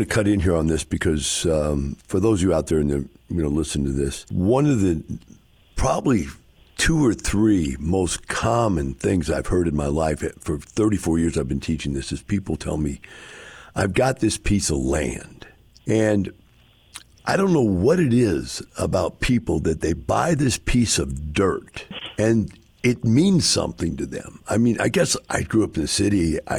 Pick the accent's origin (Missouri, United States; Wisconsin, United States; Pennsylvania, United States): Wisconsin, United States; I came from Wisconsin, and I had no idea what a horse was or a horse trailer or anything.